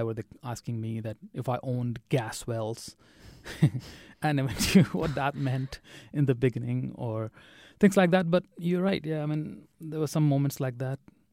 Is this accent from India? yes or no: yes; India; But I never grew up in India thinking that I could be anything but Indian.